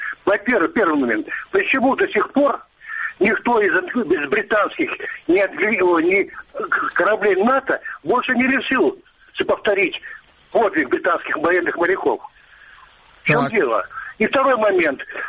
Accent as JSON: {"language": "Russian", "region": "Crimea", "country": "Ukraine", "said": "Я крымчанин."}